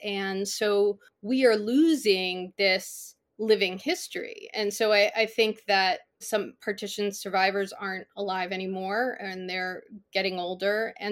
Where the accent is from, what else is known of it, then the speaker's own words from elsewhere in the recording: Connecticut, United States; And so when I grew up in Connecticut, I would hear some stories from my aunts and my uncles and my father about this time and how they had to leave their home.